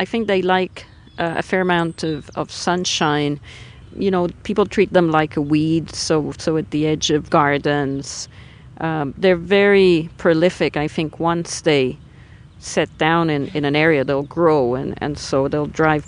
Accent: Milan, Lombardy, Italy; now in Falmouth, United States; I grew up in Milan, so northern Italy. And as kids in Italy, they're very common.

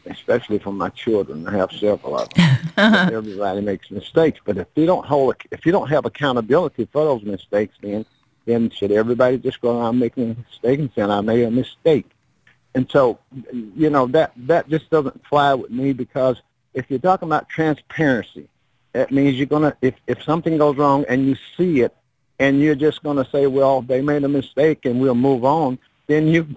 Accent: Florida, United States; moved away as an adult; I'm a transplant from Northwest Florida to this 20 years.

